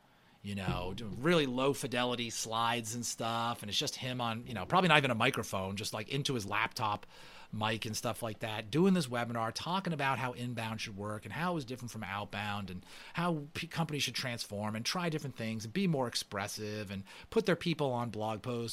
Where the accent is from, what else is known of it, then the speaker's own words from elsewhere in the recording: New England, United States; You know, growing up, I'm from New England.